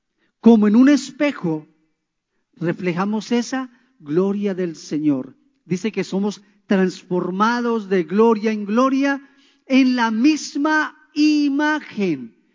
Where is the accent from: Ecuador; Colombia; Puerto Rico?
Colombia; Pereira, Risaralda; now in Cali, Colombia; que yo soy de Pereira, pero vivo en Cali hace 37 años, moldeado por caleños, así que hay una mezcla linda allí.